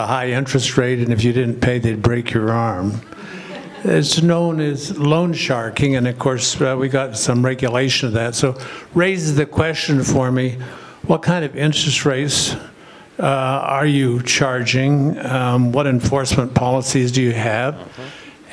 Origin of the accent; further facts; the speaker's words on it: Boston, Massachusetts, United States; I was sort of familiar when I grew up in Boston with a microloan program